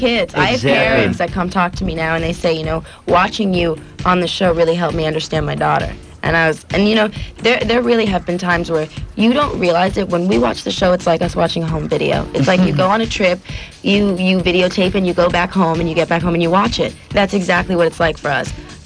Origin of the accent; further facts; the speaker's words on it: Miami, Florida, United States; Baby. This is my hometown.